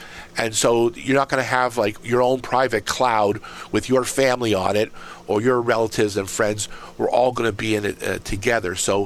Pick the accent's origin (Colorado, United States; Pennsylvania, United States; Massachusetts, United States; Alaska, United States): Pennsylvania, United States; Erie; when I would go visit the Carmelite nuns in my hometown of Erie, or here in Fairfield, Pennsylvania